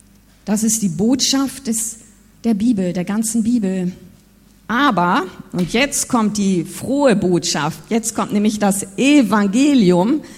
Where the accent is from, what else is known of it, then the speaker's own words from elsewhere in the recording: Guatemala; in Guatemala, wo ich aufgewachsen bin, da sind ja die Mayas, die da leben, der Stamm der Mayas, indigener Stamm.